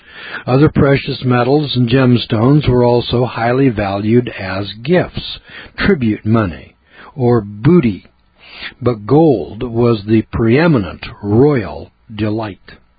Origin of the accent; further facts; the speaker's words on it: California, United States; I was raised in Humboldt County, California, and I worked on those dairies down there with the Portuguese and Italians and the Danes